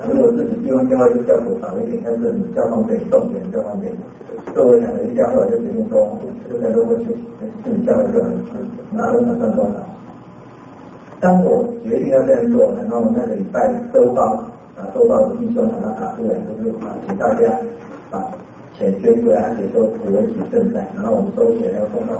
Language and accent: Chinese; Eastern Taiwan, Taiwan; 因为我们是台湾来的嘛，是吗？台湾是我的故乡，我是东部人